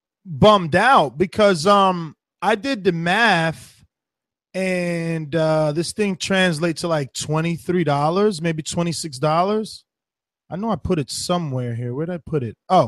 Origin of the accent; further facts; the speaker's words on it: United States; Why is it inflated that much as an American? Why do I have to pay so much more than a UK guy?